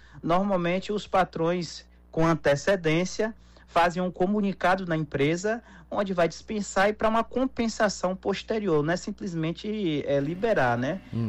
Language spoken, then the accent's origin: Portuguese; Salvador, Bahia, Brazil; now in Feira de Santana, Brazil; Na verdade, eu sou de Salvador, mas moro em Feira de Santana.